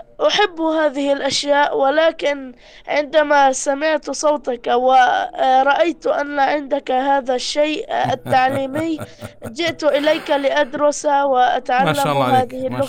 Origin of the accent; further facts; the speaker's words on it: Homs, Homs Governorate, Syria; now in Azaz, Syria; من حمص. أنا من حمص.